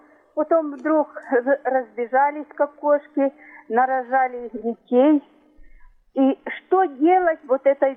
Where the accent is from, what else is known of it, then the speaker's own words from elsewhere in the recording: Odesa, Odesa Oblast, Ukraine; я из Одессы.